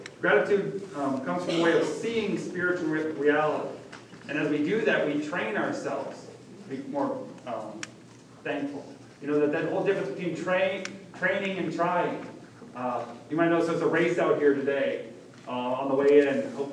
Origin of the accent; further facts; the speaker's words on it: Florida, United States; also born or lived in North Carolina; I grew up in Florida. We're surrounded by the ocean. And then I grew up some more in North Carolina, very close to the ocean.